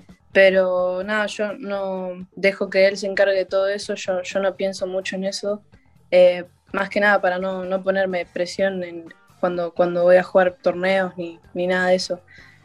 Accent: Mar del Plata, Buenos Aires Province, Argentina; yo empecé a jugar acá en Mar del Plata a los 4 años y nada, empecé a jugar acá

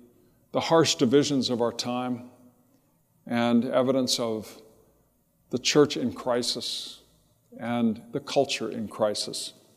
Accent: Riverside, California, United States; I grew up in Southern California, and Greg Laurie was running a thing at the Episcopal Church.

